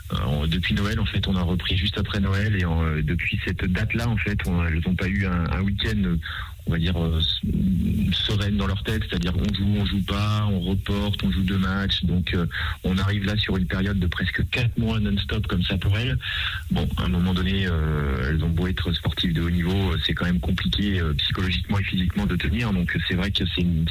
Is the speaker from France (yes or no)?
yes; Nouvelle-Aquitaine, France; même si je suis des Deux-Sèvres, hein, donc je connaissais un petit peu la structure